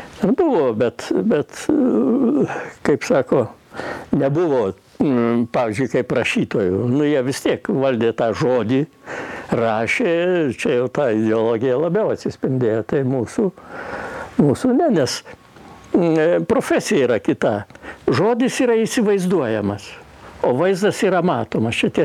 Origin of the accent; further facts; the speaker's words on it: Vištytis, Marijampolė County, Lithuania; kadangi aš iš Vištyčio, gimęs Vištytyje, nu, tai ten mano tėviškė